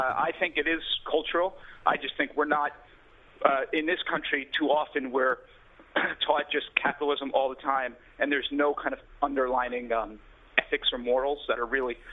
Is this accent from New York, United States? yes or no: yes; New York City, New York, United States; also born or lived in New Jersey; I grew up in New York City and New Jersey, and I thought I had a good understanding of landlord-tenant relations.